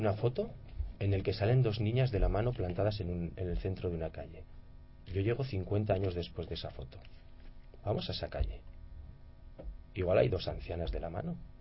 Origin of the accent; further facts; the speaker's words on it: Pamplona, Navarre, Spain; París, claro, es una ciudad, yo que soy de Pamplona, que no es tan difícil de ir